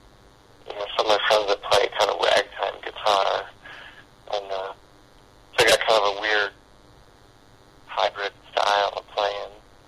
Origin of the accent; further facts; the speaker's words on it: Detroit, Michigan, United States; And I'm from Detroit originally, so Joe Lewis kind of looms large in my memory.